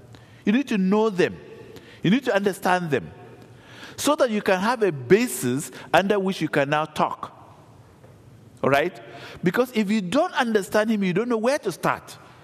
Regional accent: Nigeria; You see, the early missionaries, I'm from Nigeria, the early missionaries brought the gospel.

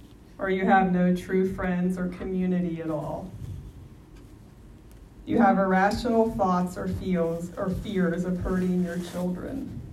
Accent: McLean, Virginia, United States; I grew up here in McLean, and actually when I go for a run a few times a week, the neighborhood I grew up in is right across the street.

